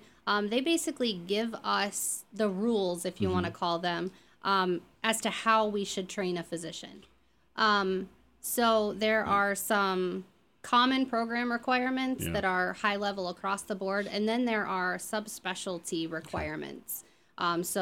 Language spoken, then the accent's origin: English; Columbus, Ohio, United States; now in Lancaster, United States; I'm not. I'm from Columbus.